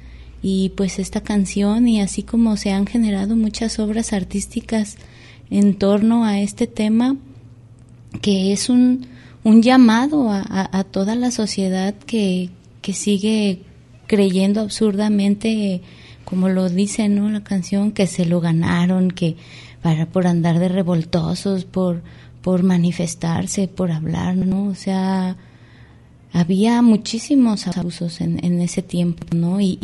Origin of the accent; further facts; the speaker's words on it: Mexico; que se vivió como familia mexicana